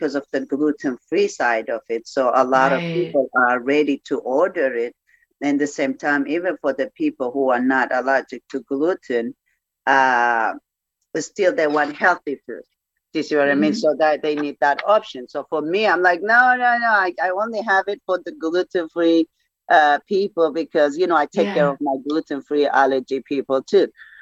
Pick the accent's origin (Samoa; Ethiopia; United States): Ethiopia; moved away; That's what is supporting us in Ethiopia, growing up in Ethiopia.